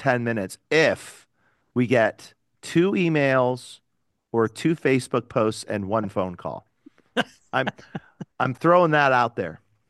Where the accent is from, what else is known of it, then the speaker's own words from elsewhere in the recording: Cleveland, Ohio, United States; But I grew up in Cleveland, so I started off as a DC guy just because of the roots in Cleveland.